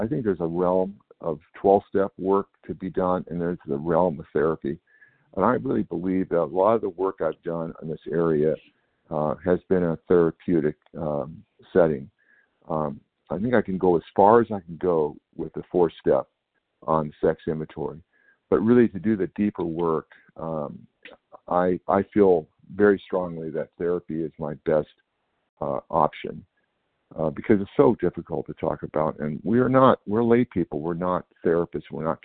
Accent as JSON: {"language": "English", "region": "California", "country": "United States", "said": "I'm from Northern California."}